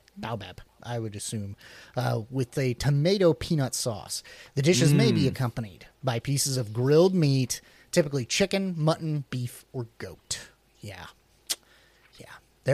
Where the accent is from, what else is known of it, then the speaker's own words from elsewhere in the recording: Midwest, United States; I grew up in the Midwest.